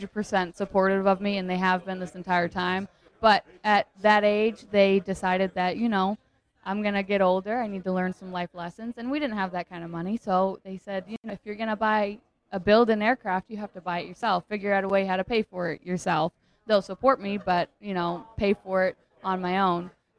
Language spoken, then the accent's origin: English; Maine, United States; now in Daytona Beach, United States; I'm originally from Maine, but I live in Daytona Beach going to Embry-Riddle.